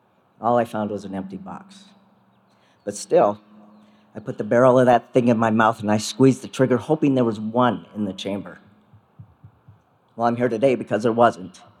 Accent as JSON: {"language": "English", "region": "Montana", "country": "United States", "tie": "born or raised there", "said": "And I stood on the top of Mount Sentinel, staring down at my hometown, listening to … humming along in the crisp autumn air."}